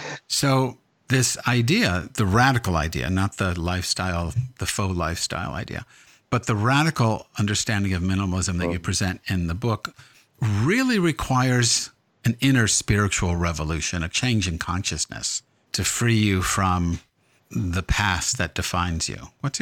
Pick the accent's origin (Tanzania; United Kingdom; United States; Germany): United States; without me being an American, me being a Jew, me being, you know, a male, all that stuff.